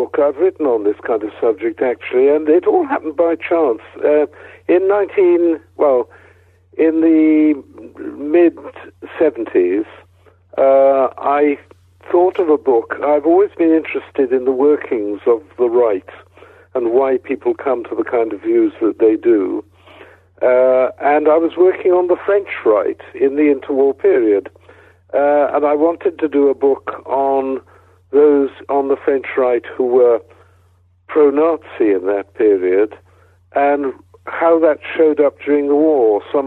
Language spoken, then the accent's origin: English; Wales, United Kingdom; I come from Wales, and it seemed the right place to go at that stage